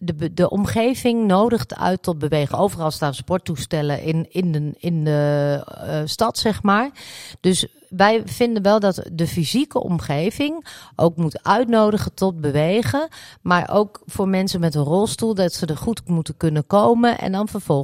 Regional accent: Almelo, Overijssel, Netherlands; ik ben geboren in Almelo en ik woon hier nog steeds

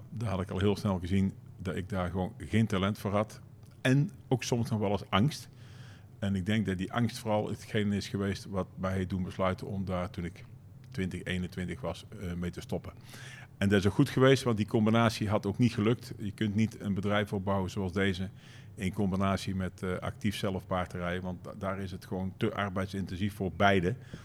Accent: Tilburg, North Brabant, Netherlands; Ik ben geboren in Tilburg. Mooie volksbuurt, zoals Tilburg veel kent. Daar ook gewoon naar de middelbare school, lagere school, middelbare school gegaan. En daarna ietsjes uitgevlogen naar het centrum van Tilburg.

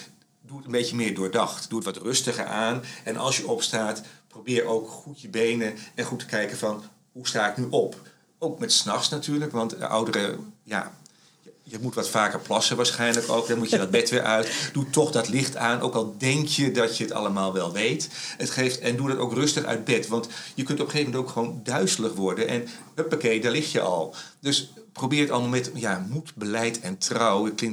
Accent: The Hague, South Holland, Netherlands; ik kom uit Den Haag

